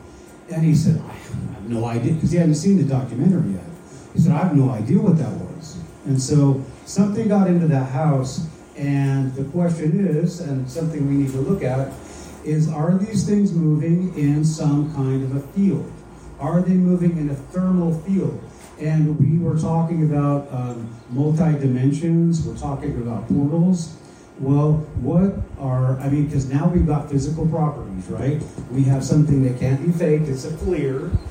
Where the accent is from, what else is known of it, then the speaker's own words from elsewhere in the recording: Sequim, Washington, United States; And I grew up in Squim, Washington. I don't know if you know anything about Squim, but we had cows.